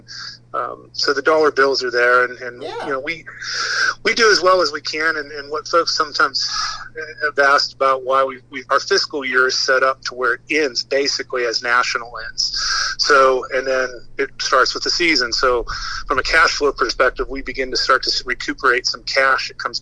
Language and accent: English; Punxsutawney, Pennsylvania, United States; if the dream spot is in my hometown of Punxsutawney, Pennsylvania